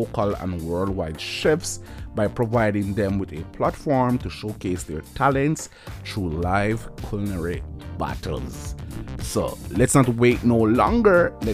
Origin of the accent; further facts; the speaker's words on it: Jamaica; now in Toronto, Canada; And of course, I am your Jamaican chef